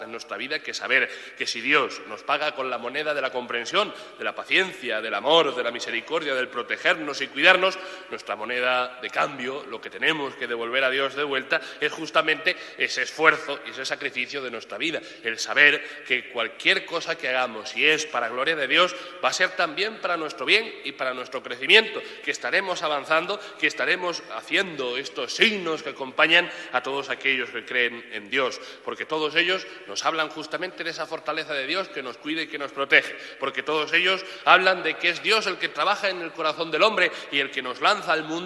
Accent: Méntrida, Castilla-La Mancha, Spain; querría encomendar especialmente también a mi pueblo, a Méntrida

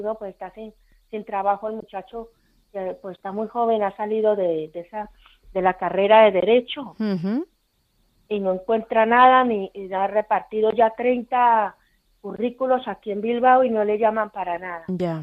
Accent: Colombia; now in Spain; Si yo no soy de acá, yo soy colombiana.

